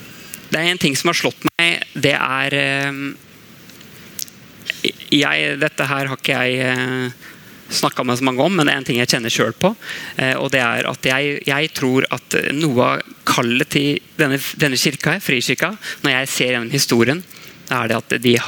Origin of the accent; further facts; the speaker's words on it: Saltnes, Østfold, Norway; Jeg kom jo fra Saltnes i Råde i Østfold. Sånn, Det jo... Ja, det ikke så mange som kanskje vet Saltnes, så må jeg si Østfold, ja. Så, en liten plass